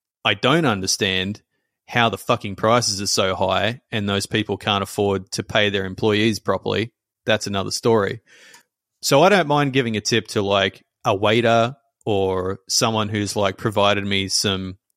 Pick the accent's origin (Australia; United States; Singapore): Australia; as an Australian